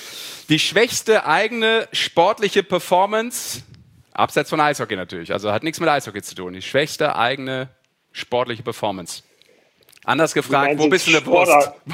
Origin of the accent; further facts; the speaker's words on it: Düsseldorf, North Rhine-Westphalia, Germany; ich bin auch immer zum Karneval feiern nach Köln gefahren als Düsseldorfer.